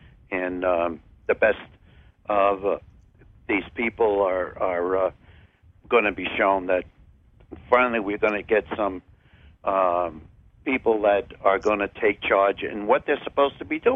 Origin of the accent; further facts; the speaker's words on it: New York, United States; I come from Long Island, and I grew up on the Bay, South Shore Bay.